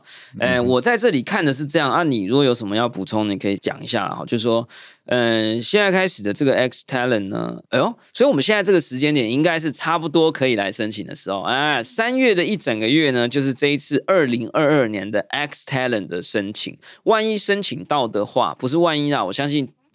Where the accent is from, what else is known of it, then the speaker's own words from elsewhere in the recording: Taiwan; 可是我们台湾人常常是做五分就讲三分